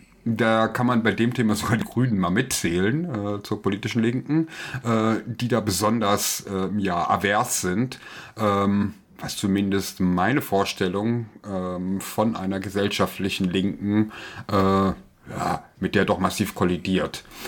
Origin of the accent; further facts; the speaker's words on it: West Germany, Germany; die wir als Westdeutsche ja damals in der Schule noch mittels einer Zwangsimpfung bekommen haben.